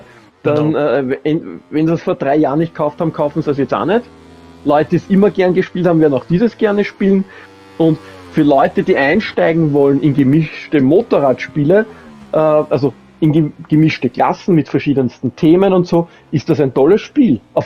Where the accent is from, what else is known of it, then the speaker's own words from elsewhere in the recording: Austria; Stört mich als Österreicher nicht, ja?